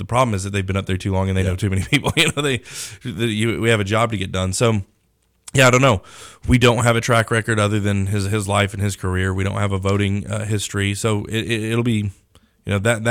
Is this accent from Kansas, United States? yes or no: yes; Kansas, United States; also born or lived in Colorado; Yeah, I grew up in Kansas and Colorado were the states I grew up in.